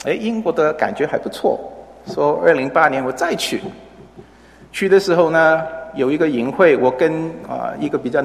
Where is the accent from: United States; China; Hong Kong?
United States; 就知道我是美国来的，就问我为什么从美国跑过来